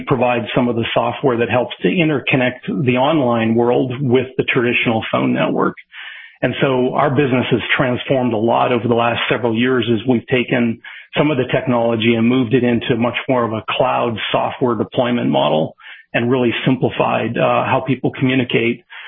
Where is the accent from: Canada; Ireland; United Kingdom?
Canada; I grew up in Canada on a small farm outside of a small town in the middle of the country.